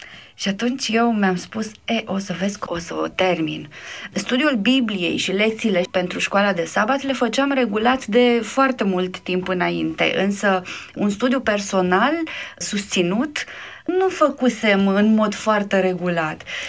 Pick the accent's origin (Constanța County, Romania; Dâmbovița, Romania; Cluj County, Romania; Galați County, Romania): Constanța County, Romania; Constanța; born there; M-am născut în Constanța, o localitate în județul Constanța, aproape de Constanța. M-am născut într-o familie creștină.